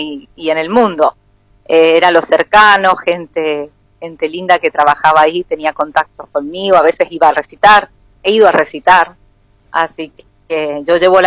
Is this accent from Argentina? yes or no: yes; San Rafael, Mendoza, Argentina; Yo conozco mucha gente que viaja y siempre que digo que soy de San Rafael, se les ilumina la cara.